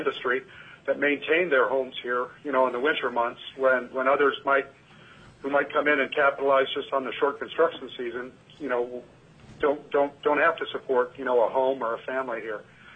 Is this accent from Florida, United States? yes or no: no; Alaska, United States; I was born and raised in Alaska, lived here my entire life